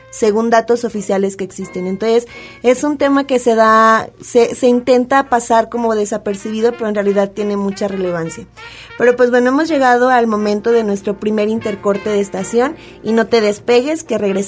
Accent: Mexico; nosotros como mexicanos siempre hemos adoptado este modelo

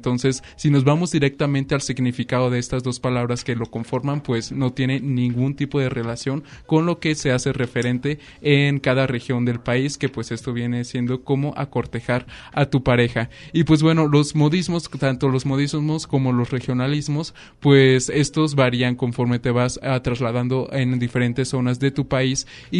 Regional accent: Celaya, Guanajuato, Mexico; now in Lagos de Moreno, Mexico; Yo tampoco soy de aquí de Lagos de Moreno, yo soy proveniente del estado de Jalisco, en la zona de Celaya, entre Querétaro

